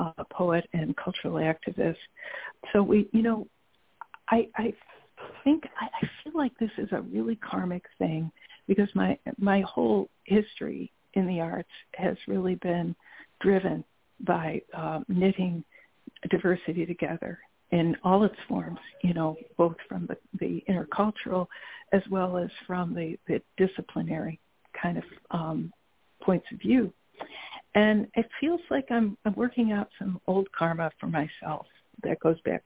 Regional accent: New York, United States; I feel that as a New Yorker, coming here to, a much smaller city

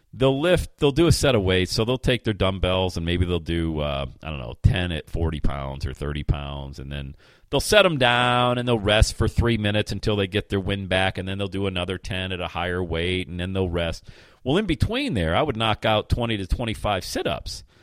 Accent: Bradford, Pennsylvania, United States; Like, I remember growing up in the Buffalo, New York area, man. Bradford, PA, we would get the big city station out of Buffalo, Rock 102.

